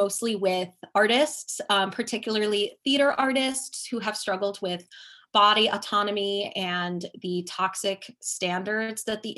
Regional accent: Chicago, Illinois, United States; 25 years young. I'm from Chicago, born and raised in the city. If you're from the suburbs, you know how I feel about you.

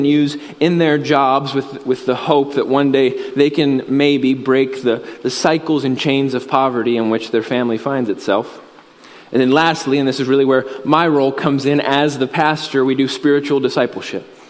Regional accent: United States; I grew up here in Shelby County, actually in this subdivision right back here. I went to Wright and East and County. Go Rockets.

